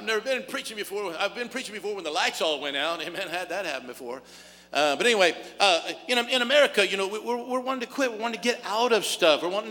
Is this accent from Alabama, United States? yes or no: no; Cody, Wyoming, United States; growing up in Cody, Wyoming is where I'm from. We thought y'all were nuts.